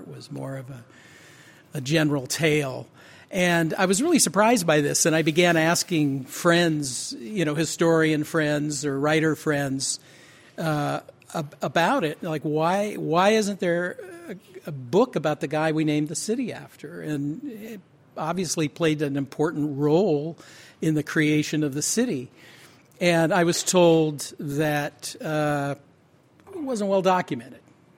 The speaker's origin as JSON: {"language": "English", "town": "Seattle", "region": "Washington", "country": "United States", "tie": "born or raised there", "said": "I grew up in Seattle, but when I returned to Seattle after college in the mid-1970s"}